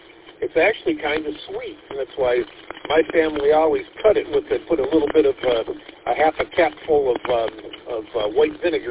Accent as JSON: {"language": "English", "town": "Detroit", "region": "Michigan", "country": "United States", "tie": "born or raised there", "said": "Plus, this used to be my old stomping grounds, man. That's, you know, I grew up in Detroit over here on the northeast side."}